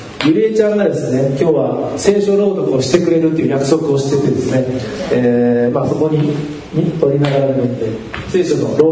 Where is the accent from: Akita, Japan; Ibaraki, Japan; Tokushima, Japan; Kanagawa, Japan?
Kanagawa, Japan; Yamato; 2015年に私地元の神奈川県大和市の今所属しているカンバーランド小道キリスト教会講座教会というところの、